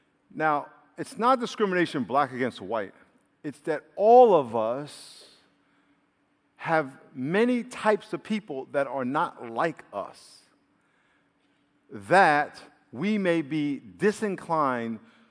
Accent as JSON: {"language": "English", "region": "New York", "country": "United States", "tie": "born or raised there", "said": "And I grew up in New York, so the South, to me, growing up in New York, was a place that was scary because of all the racial stuff that I grew up with."}